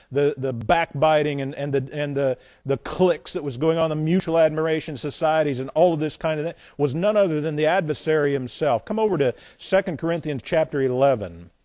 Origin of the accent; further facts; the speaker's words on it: Jefferson, Indiana, United States; I lived where I grew up in Jefferson, Indiana. Tim and I, where we grew up, right next door was the parsonage.